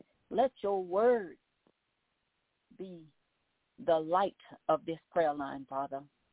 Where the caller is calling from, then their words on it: Baton Rouge, Louisiana, United States; I'm calling from Baton Rouge, Louisiana.